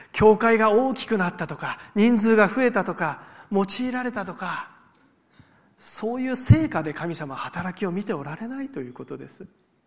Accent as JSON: {"language": "Japanese", "region": "Miyagi", "country": "Japan", "tie": "born or raised there", "said": "まあ、私は地元が宮城なので"}